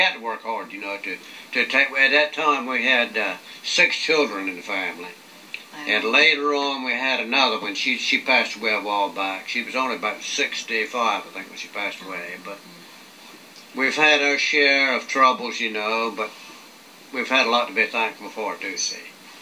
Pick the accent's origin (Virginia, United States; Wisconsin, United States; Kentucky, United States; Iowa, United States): Virginia, United States; Chincoteague; born there; Well, I was born on Chincoteague in...